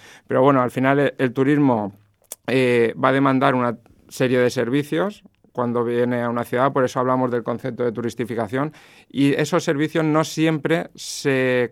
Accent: Alicante, Valencian Community, Spain; yo, que soy de Alicante, recuerdo que cuando estaba en el colegio me decían que fuera a esa librería a coger ciertos libros

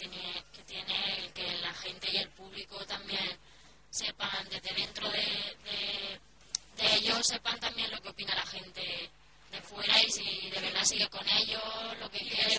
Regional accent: Albacete, Castilla-La Mancha, Spain; Yo soy de Albacete.

